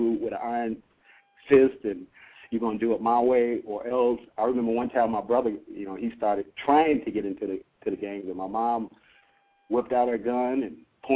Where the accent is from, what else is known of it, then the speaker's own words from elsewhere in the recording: Detroit, Michigan, United States; I am from Detroit. Born and raised, and I don't live in Detroit right now